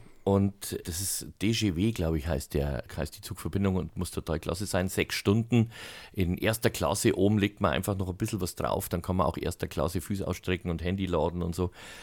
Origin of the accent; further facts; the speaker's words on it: Bavaria, Germany; ich sage als Bayer, da kann man schon mal einschauen